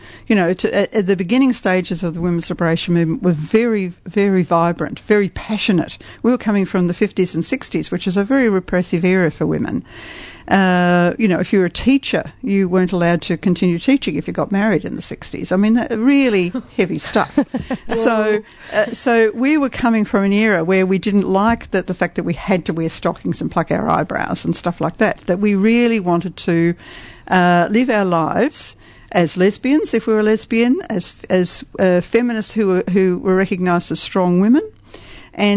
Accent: Australia; And what was very inspirational to us Australians

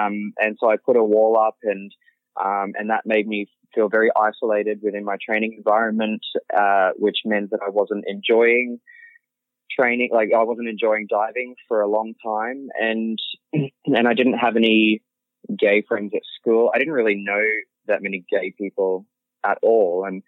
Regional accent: Brisbane, Queensland, Australia; I mean, I grew up in Brisbane

